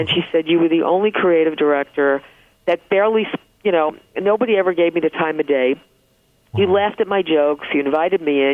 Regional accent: Bronx, New York, United States; I was born in the Bronx, middle class upbringing, mm-hmm. public school education all the way.

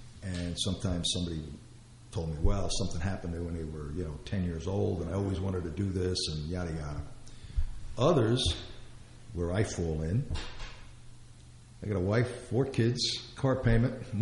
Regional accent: Brooklyn, New York, United States; Well, I grew up in Brooklyn, so you didn't have to go far to see people.

